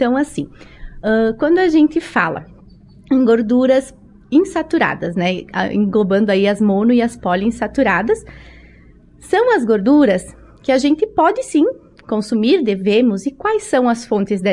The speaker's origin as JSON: {"language": "Portuguese", "town": "Santo Antônio do Palma", "region": "Rio Grande do Sul", "country": "Brazil", "tie": "born or raised there", "said": "morando em Brasília até então, né? Mas retorno agora em Marau, né? Que é a minha região, minha cidade. Na verdade, eu sou natural de Santo Antônio do Palma."}